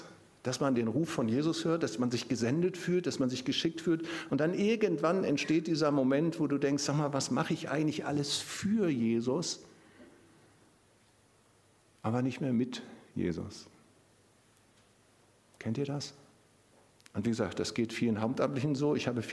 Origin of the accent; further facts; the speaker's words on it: North Sea coast, Germany; Ich komme selber von der Küste, ich bin an der Nordsee aufgewachsen